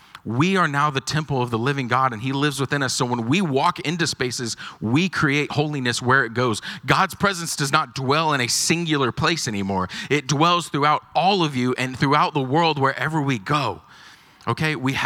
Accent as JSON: {"language": "English", "region": "Georgia", "country": "United States", "tie": "born or raised there", "said": "When I grew up in Georgia, donut culture is not a big thing because kolaches don't exist."}